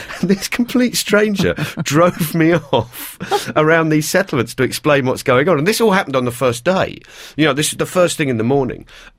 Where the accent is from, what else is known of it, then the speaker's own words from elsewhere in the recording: London, United Kingdom; accent: Cockney; the soldiers must have heard me talking and heard my accent.